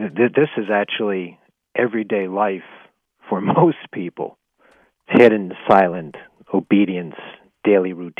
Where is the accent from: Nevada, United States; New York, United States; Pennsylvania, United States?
Pennsylvania, United States; Pittsburgh; I grew up in Pittsburgh, and so when I think of St. Joseph, I think of a steelworker who's tired, bruised, struggling to provide for his family.